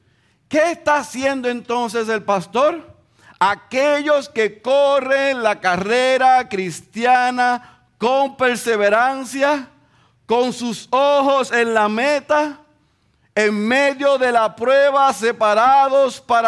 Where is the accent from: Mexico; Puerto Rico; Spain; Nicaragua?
Puerto Rico; ustedes se deben amar más que porque somos puertorriqueños